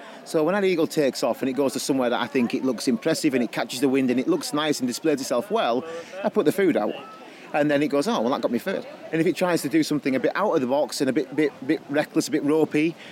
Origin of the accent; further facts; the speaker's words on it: Yorkshire and the Humber, United Kingdom; you talk funny, you're not from round here. That's right, I'm a Yorkshireman